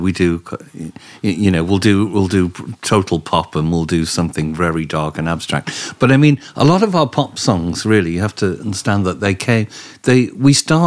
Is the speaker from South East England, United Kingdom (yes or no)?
no; London, United Kingdom; born there; Because yeah, I was born in London.